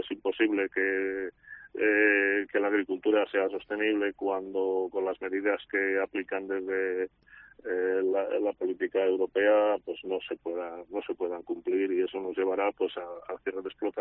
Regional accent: Valladolid, Castile and León, Spain; nosotros, los españoles, ni los castellanos, ni los de Valladolid

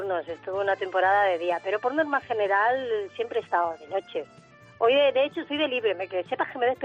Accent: Balearic Islands, Spain; de Mallorca.

